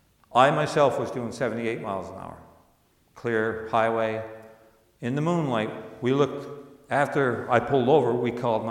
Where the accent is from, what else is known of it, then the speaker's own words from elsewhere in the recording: St. John's, Newfoundland and Labrador, Canada; I said, I am. I'm from St. John's, 6.5 hours away.